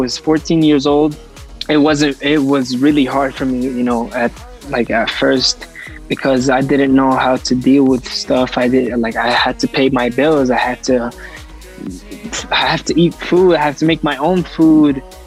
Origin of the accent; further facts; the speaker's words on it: Amman, Amman Governorate, Jordan; I'm 17 years old. I grew up in Amman, Jordan. We grew up in the modern part of Amman.